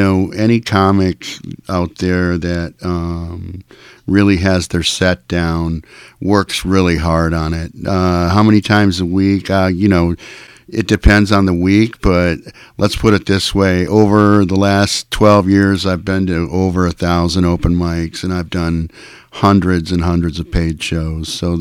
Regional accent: Michigan, United States; moved away as an adult; also born or lived in California / Seattle; now in Eugene, United States; No, I'm another transplant here in Oregon. I was born near Detroit, Michigan, and that's where I grew up.

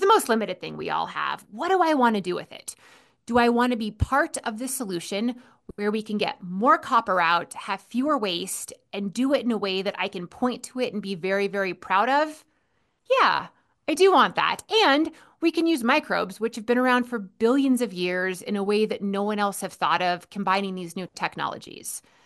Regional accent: Alaska, United States; I grew up in Alaska, and I have friends from a lot of Native villages

